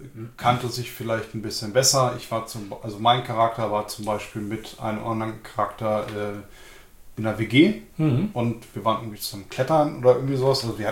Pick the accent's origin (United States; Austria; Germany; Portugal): United States; hallo, ich bin Amerikaner.